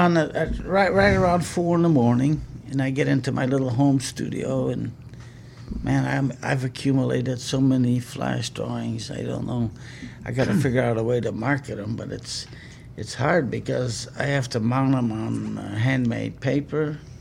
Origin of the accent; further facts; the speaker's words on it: Indiana, United States; they said, oh, okay, we'll file